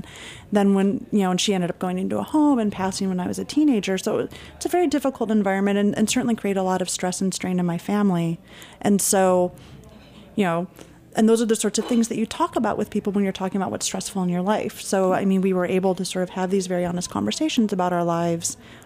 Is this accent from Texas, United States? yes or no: no; Michigan, United States; I'm from Michigan, which is where I was working at Walmart.